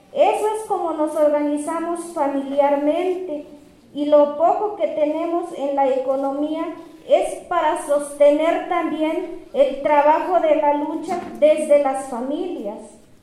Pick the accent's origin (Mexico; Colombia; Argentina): Mexico; La Realidad, Chiapas; vengo del Caracol 1, La Realidad.